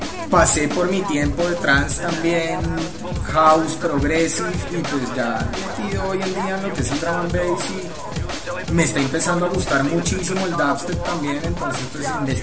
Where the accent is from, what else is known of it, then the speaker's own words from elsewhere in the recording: Cali, Valle del Cauca, Colombia; also born or lived in Argentina; Creciendo en Cali, obviamente crecí con todo lo que era la salsa, el merengue y todo lo que se bailaba en esa época por allá.